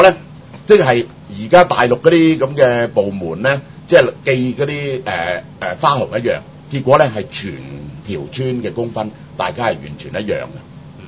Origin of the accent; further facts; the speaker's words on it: Guangdong, China; 即係我哋鄉下，即係咪以我哋鄉下喂大佬喺珠江三角洲，只要咁富庶嘅地方都搞成咁啊！